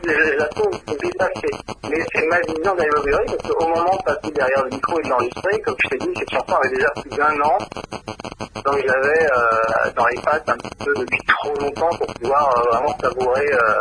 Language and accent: French; France